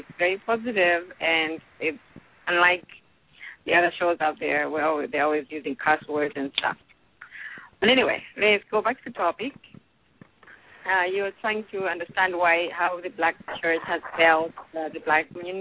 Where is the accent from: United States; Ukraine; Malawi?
Malawi; I'm from Malawi in Africa.